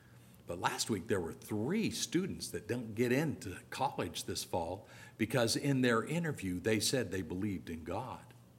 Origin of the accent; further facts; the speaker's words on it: Oregon, United States; Now, Oregon's where I grew up, if you guys don't know that. I came from Oregon, which it's not in the Bible Belt. Not in any way, shape, or form.